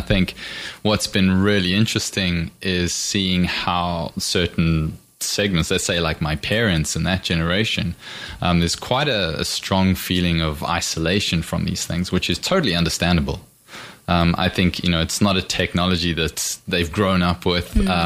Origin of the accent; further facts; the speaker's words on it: South Africa; moved away as an adult; also born or lived in London; now in Spain; I'm from South Africa originally, and after I finished studying university, I moved to London. Ended up being there for about 8 years before the sunny blue skies of Spain called. So I got here in about, I think it was late 2009, and been here ever since.